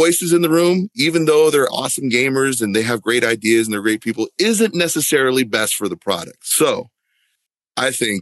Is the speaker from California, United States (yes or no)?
yes; Huntington Beach, California, United States; Huntington Beach was a big melting pot of a place with, you know, a lot of different cultures and a lot of different great food.